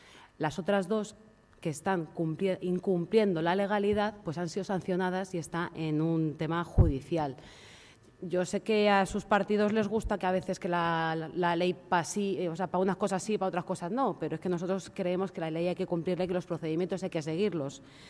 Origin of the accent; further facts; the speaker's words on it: Region of Murcia, Spain; now in Tres Cantos, Spain; O sea, yo soy murciana, vine aquí y he decidido mi proyecto de vida hacerlo aquí en Tres Cantos